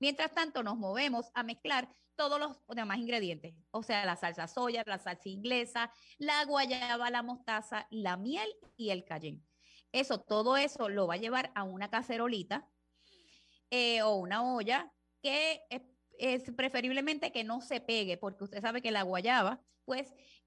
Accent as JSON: {"language": "Spanish", "country": "Puerto Rico", "said": "que yo soy boricua. Tú sabes, yo sería boricua hasta que aunque naciera en la luna."}